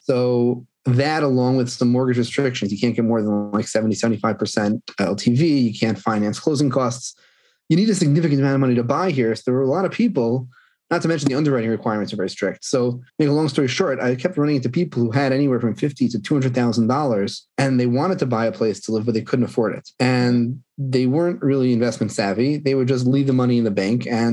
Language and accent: English; New Jersey, United States; also born or lived in New York; where we're born and bred in New Jersey and lived 10 years in New York.